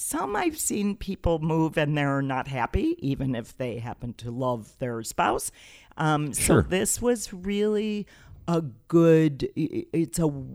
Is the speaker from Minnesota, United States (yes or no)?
yes; St. Paul, Minnesota, United States; now in Sioux City, United States; Even though I grew up in St. Paul, I'm embarrassed to say I had not been to Iowa.